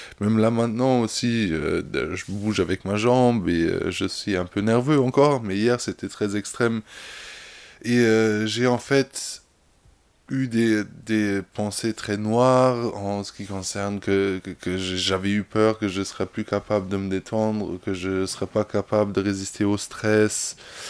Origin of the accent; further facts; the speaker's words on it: Germany; French is a second language; now in Strasbourg, France; j'ai 26 ans, je suis d'origine d'Allemagne.